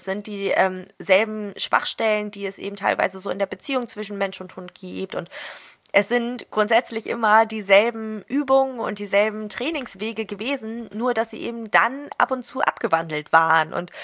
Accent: Hamburg, Germany; ich komme aus Hamburg

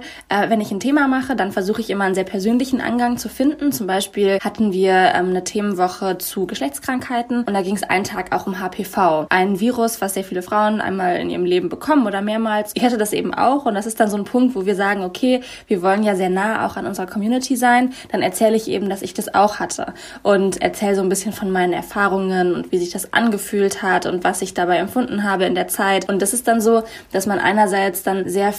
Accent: Cologne, North Rhine-Westphalia, Germany; 26 Jahre alt. Ich wohne in Köln, ich komme auch aus Köln und ich arbeite auch in Köln

